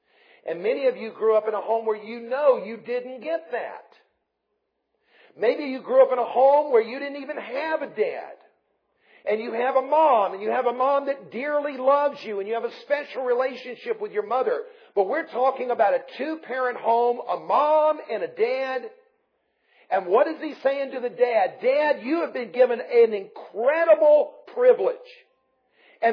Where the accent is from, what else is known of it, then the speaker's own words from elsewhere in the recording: Columbia, South Carolina, United States; But I grew up in Columbia, and Columbia was only 90 miles away.